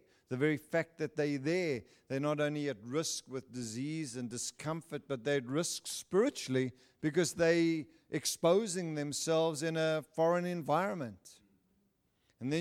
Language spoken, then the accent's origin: English; United States; I'm not here as an American.